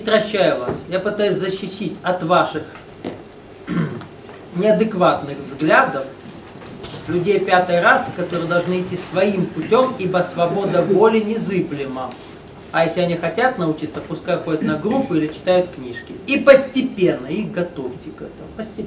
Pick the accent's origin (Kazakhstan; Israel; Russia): Russia; also born or lived in Ukraine; А я вырос в России, только, хотя жил на Украине, только по-русски.